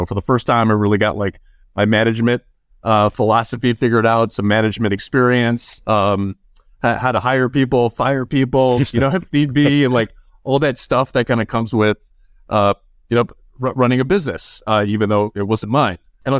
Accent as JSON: {"language": "English", "town": "Chicago", "region": "Illinois", "country": "United States", "tie": "born or raised there", "said": "I grew up in the Chicagoland area."}